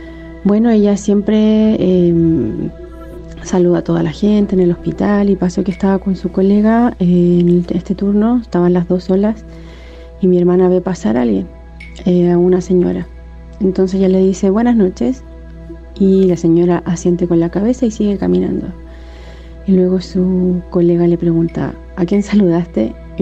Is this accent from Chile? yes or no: yes; Chile; now in Germany; soy de Chile, pero los escucho aquí desde Alemania todos los días en el trabajo.